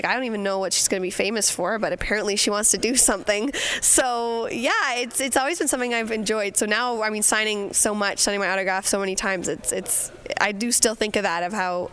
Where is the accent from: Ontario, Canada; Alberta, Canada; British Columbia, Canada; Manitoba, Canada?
British Columbia, Canada; Abbotsford; Well, I mean, performing around like Abbotsford, my hometown, there would be like the occasional person who would recognize me places